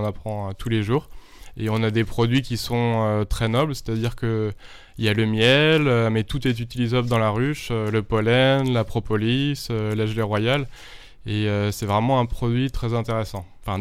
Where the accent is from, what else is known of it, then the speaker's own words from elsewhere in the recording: Pays de la Loire, France; je suis natif de Bushman, donc c'est un endroit qui me plaît bien, les bords de Loire, les bords de Maine